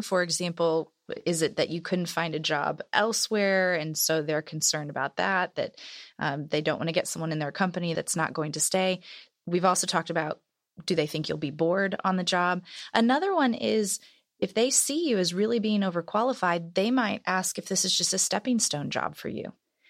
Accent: Kentucky, United States; I grew up in Kentucky and I had to leave for a while, but now I'm back and this is what I love about Kentucky.

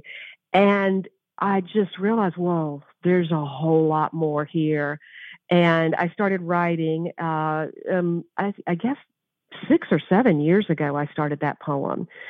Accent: Kentucky, United States; Growing up in Kentucky, you always hear about dark and bloody ground

